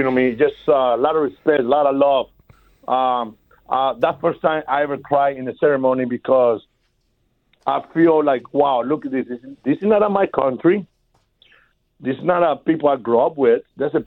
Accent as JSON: {"language": "English", "country": "Venezuela", "said": "Look, I come from Venezuela, bro"}